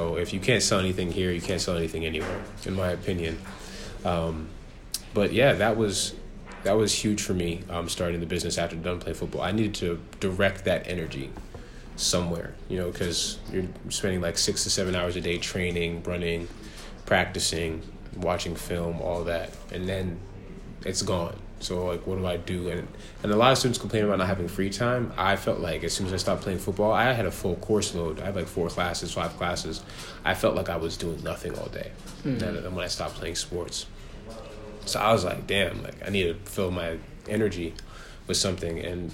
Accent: New York, United States; also born or lived in New Brunswick, New Jersey; I'm a first generation American. I was born in New Brunswick, New Jersey, but I've moved around a bunch. Just growing up, I've lived in upstate New York. I've lived in New York City and like in Manhattan. I lived in Flushing, Queens.

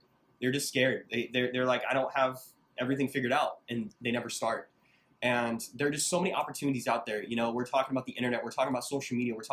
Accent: Jacksonville, Florida, United States; Like, I'm from Jacksonville, so I'll use that example.

